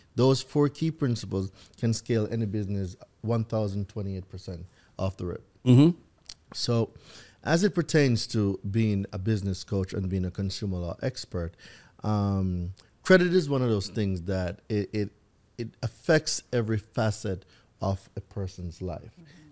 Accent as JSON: {"language": "English", "country": "Jamaica", "tie": "born or raised there", "moved": "as an adult", "said": "I was born in Jamaica. Okay. Right? So I lived there for 20 years, and then I decided to take a chance on me and leave everything I knew to come to this country."}